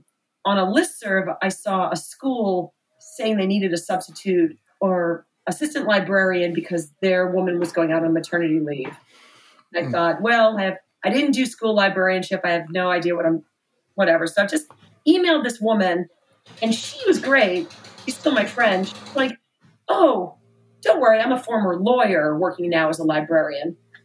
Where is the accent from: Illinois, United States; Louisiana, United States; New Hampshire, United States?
New Hampshire, United States; Nashua; This is in Nashua, New Hampshire. It's a town on the Massachusetts border. It's like it's one of the big cities of New Hampshire.